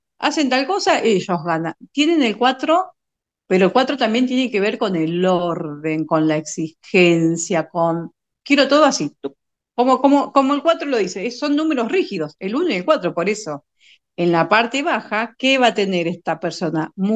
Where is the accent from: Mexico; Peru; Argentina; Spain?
Argentina; ¿Me gusta el mate porque soy argentina?